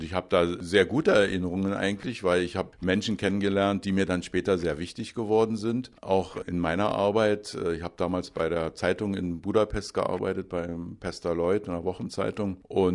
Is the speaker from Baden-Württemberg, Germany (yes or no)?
no; Berlin, Germany; sondern ich bin ja Deutscher aus Berlin.